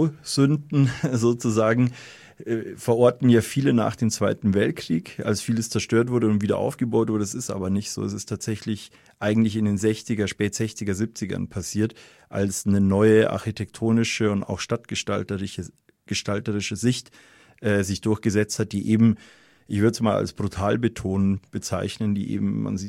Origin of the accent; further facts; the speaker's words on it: Munich, Bavaria, Germany; born there; Persönlich, ich bin in München geboren, finde ich, dass wir in München schon auch eine hohe Lebensqualität hat